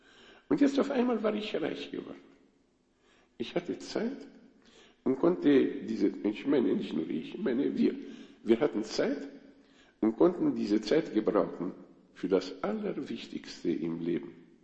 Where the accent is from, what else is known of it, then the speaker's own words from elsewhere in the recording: Romania; German is a second language; also bei uns in Rumänien, als die Kommunisten zur Macht kamen